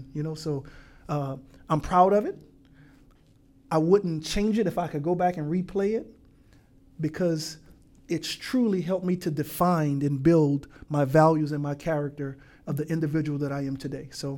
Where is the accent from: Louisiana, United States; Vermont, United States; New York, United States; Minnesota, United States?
Louisiana, United States; New Orleans; moved away; My journey and my story is I'm from New Orleans, Louisiana. I ended up here, my family and I, because of Hurricane Katrina.